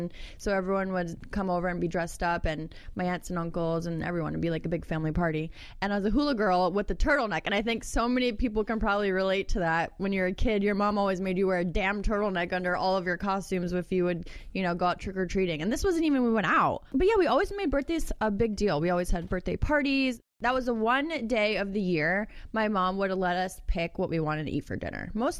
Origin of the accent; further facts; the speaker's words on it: New England, United States; Also, the most embarrassing part about growing up in New England, which I guess would happen here as well.